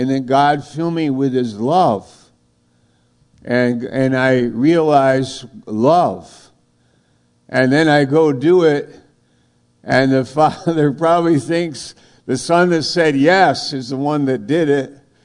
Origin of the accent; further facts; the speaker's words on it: New York, United States; I said, I'm from New York. I'm a storyteller.